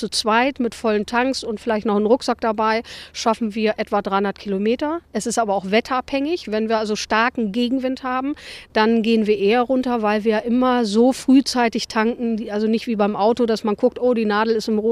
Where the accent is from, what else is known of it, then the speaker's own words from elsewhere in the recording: Lower Saxony, Germany; now in Hanover, Germany; Ich komme eigentlich aus dem Ammerland und bin hier vor vielen Jahren hergezogen nach Hannover.